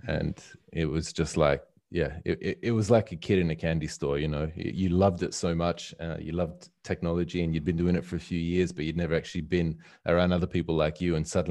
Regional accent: Australia; accent: Australian; moved away; In my case, it just means that's where my accent's from for the most part. But I mean, born there, you know, lived there over half my life

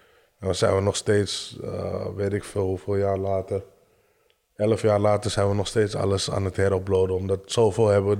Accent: Amsterdam, North Holland, Netherlands; En ik kwam van Amsterdam, allemaal Rotterdammers.

